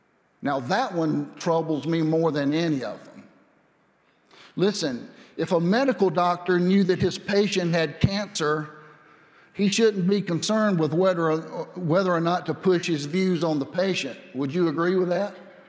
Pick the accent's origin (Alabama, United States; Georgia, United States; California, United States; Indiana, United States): Georgia, United States; Cairo; now in New Orleans, United States; I'm from Cairo, Georgia, and I'm now living in New Orleans, Louisiana. That's a bit of a change for me